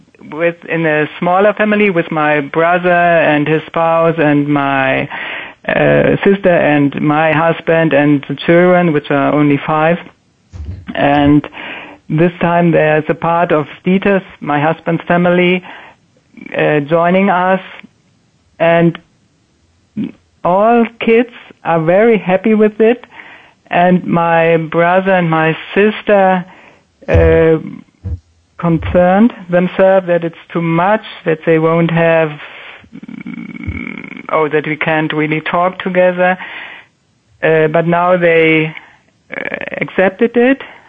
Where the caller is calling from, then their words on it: Hamburg, Germany; I'm calling in from Hamburg, Germany.